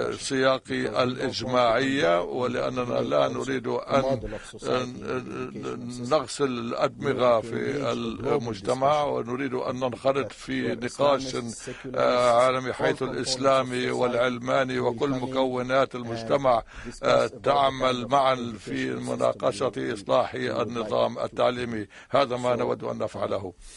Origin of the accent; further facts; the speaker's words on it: Tunisia; عندنا في تونس في بالطبع إن قمت بثورة فعليك أن تبني مجتمعا جديدا